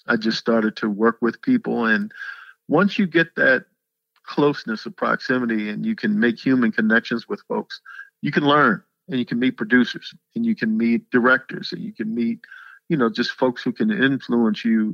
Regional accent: Annapolis, Maryland, United States; I come from Annapolis, Maryland, and I used to think everybody in Hollywood is a genius.

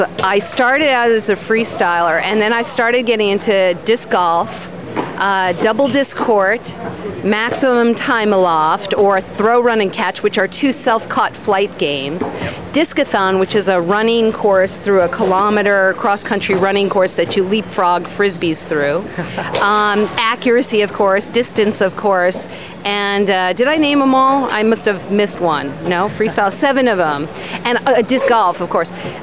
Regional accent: New York City, New York, United States; It was back in 1978, and I grew up in New York City, and my school happened to be in Midtown Manhattan

